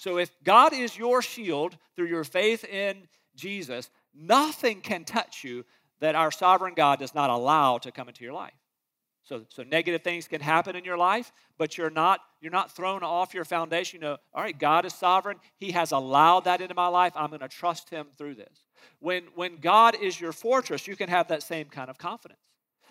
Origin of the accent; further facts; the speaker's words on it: Rocky Mount, North Carolina, United States; Mine, growing up in Rocky Mountain, North Carolina, mine was the Griffons.